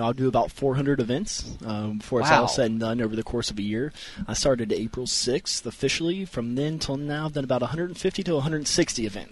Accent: West Virginia, United States; So growing up in the state, I was a huge Mountaineer fan.

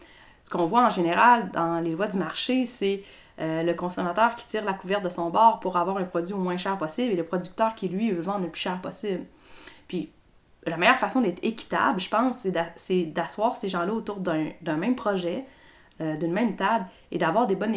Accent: Quebec, Canada; Bon, en fait, moi, je suis native d'ici. Je suis native de la Côte-Nord. Fait que j'ai vraiment cette région-là qui est à cœur pour moi. Mes racines sont ici.

